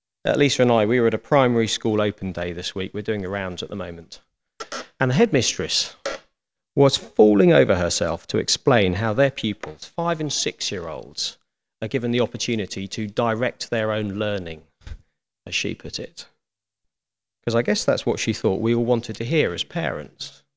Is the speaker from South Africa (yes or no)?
no; United Kingdom; And we're British, aren't we, most of us?